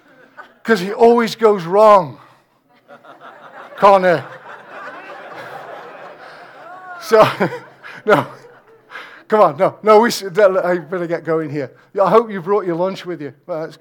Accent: England, United Kingdom; It's like, look, I'm English, okay? And you know English people are very reserved.

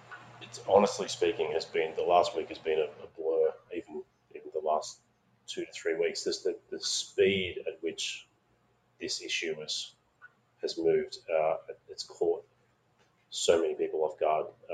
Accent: Australia; my home country, Australia

